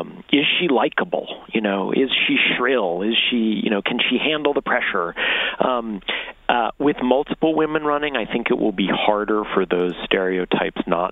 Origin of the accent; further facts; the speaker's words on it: New York, United States; Like you, I'm from New York. I watched his rise.